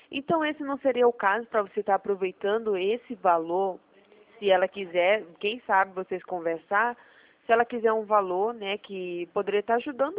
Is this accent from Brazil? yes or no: yes; Pará, Brazil; Ah, é? Eu sou do Pará.